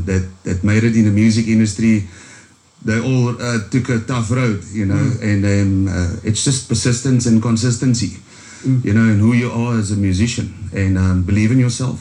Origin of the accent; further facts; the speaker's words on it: Benoni, Gauteng, South Africa; born there; also born or lived in Western Cape, South Africa; I was born in Benoni, lived my whole life in the Western Cape when I was a grown-up as a musician.